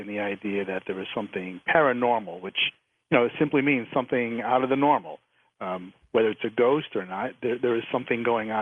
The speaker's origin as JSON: {"language": "English", "region": "New England", "country": "United States", "tie": "born or raised there", "said": "Well, you know, I grew up in New England, which was, a haunted place like so many places are."}